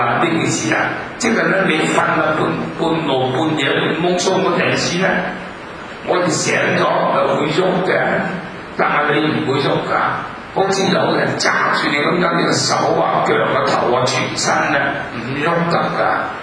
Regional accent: Hong Kong; 我都係香港人，我哋經過日本人打香港嗰種個災難。嗰次我十幾歲啫

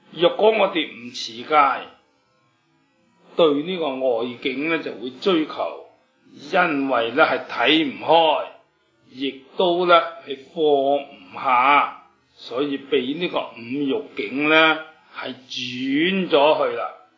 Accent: China

